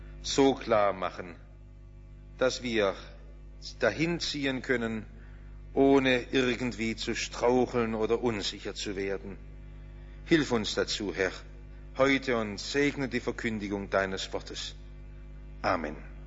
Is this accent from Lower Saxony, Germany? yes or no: no; Baden-Württemberg, Germany; mit ein bisschen Stolz als Schwabe dran zurück